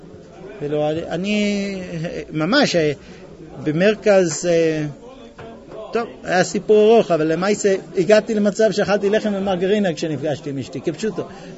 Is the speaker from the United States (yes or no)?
yes; United States; Hebrew is a second language; now in Israel; אני בא מבית בארצות הברית, שלוש קומות, היה לי חדר לעצמי כבר בגיל 7, 9, לא יודע. מה, מזגן, חימום, איך אני אסתדר פה בארץ